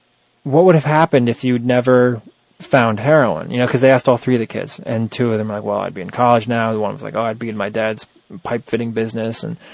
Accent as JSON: {"language": "English", "town": "Greenwich", "region": "Connecticut", "country": "United States", "said": "Greenwich High School, you know, we're both from Greenwich."}